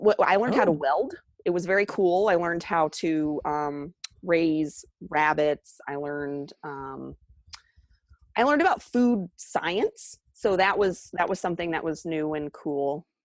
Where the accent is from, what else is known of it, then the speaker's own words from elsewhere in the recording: Ohio, United States; So I grew up in Ohio, central Ohio, and my first gardening experience, I was a child who thought she was an adult.